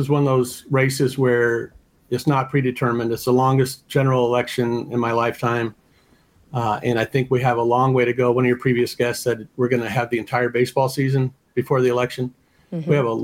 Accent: Riverside, California, United States; also born or lived in Army; I grew up in Riverside, California, and I left there in 88 and sort of traveled around.

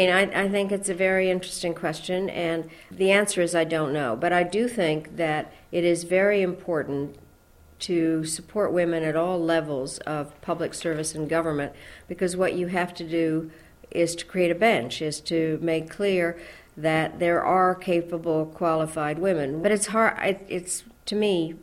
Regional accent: United States; So being an American, I decided we had to form a caucus.

